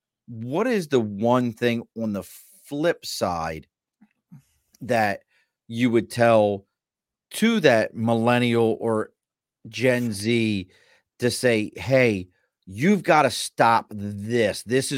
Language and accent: English; Mid-Atlantic, United States; but really you would make me really happy because I'm from the Mid-Atlantic if you had Tasty Cakes.